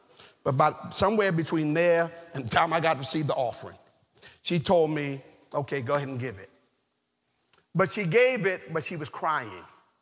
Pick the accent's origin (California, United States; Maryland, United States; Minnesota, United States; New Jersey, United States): New Jersey, United States; People still looking at me funny. I'm from New Jersey. Y'all know how some of y'all still got issues with folks from up north, okay?